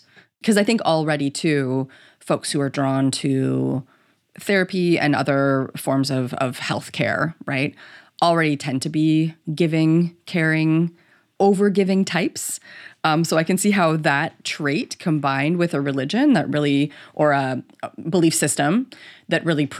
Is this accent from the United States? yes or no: no; Canada; I'm Canadian